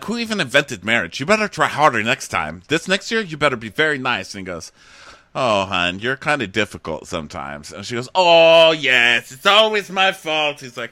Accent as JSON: {"language": "English", "region": "Texas", "country": "United States", "said": "It just makes me so proud as a Texan to see that much gayness."}